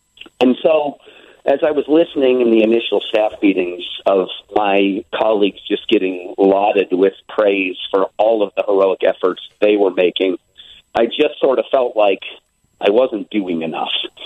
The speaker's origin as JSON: {"language": "English", "town": "Lakewood", "region": "Colorado", "country": "United States", "said": "I'm from Lakewood, Colorado. She's a long time friend of mine from Lakewood who happens to live just 5 miles from me now"}